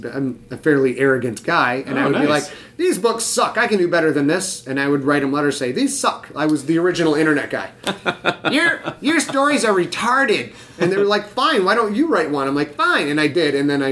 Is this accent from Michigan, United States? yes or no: yes; Sheboygan, Michigan, United States; Sheboygan, Michigan. And we had... one movie theater, I think we had three stoplights.